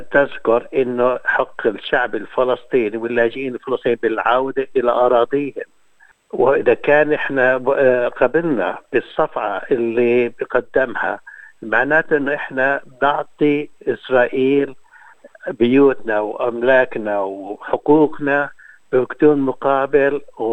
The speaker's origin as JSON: {"language": "Arabic", "country": "Jordan", "tie": "born there", "said": "أنا من مواليد الأردن بعد النكبة. طبعا أهلي خرجوا من يافا خلال الحرب"}